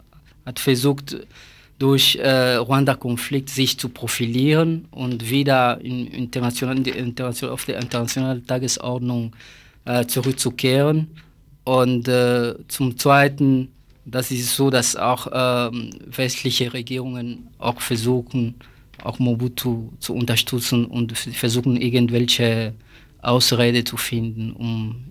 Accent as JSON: {"language": "German", "country": "DR Congo", "lives_now": "Bonn, Germany", "said": "ich komme aus Zaire und ich habe auch hier in Freiburg studiert und seit 3 Jahren arbeite ich in Bonn."}